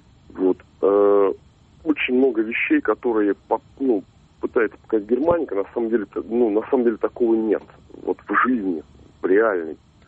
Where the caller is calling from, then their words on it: Tolyatti, Samara Oblast, Russia; Тольятти.